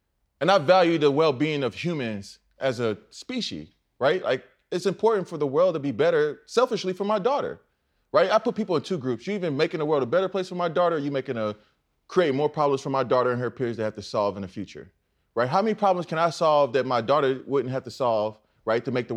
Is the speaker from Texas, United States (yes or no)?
yes; Houston, Texas, United States; I'm from Texas, Houston, NASA.